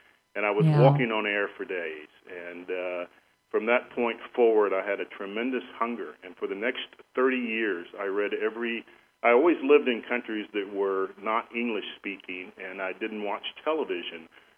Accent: Arkansas, United States; moved away as an adult; also born or lived in Brazil; I grew up in Arkansas, which is a geological wonder in many ways.

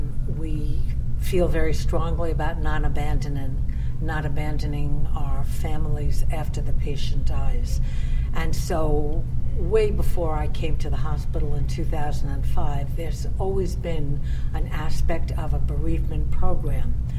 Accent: New York City, New York, United States; I was born and raised in the Bronx, so this is home to me.

